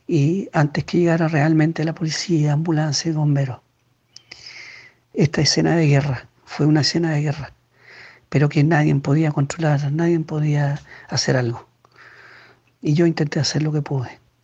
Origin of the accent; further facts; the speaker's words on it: Chile; moved away as an adult; now in Nice, France; como chileno, como francés, van a ser más de 27 años en Francia, como coreógrafo, como artista, como docente, como animador. He trabajado mucho con niños y el hecho de vivir en Nice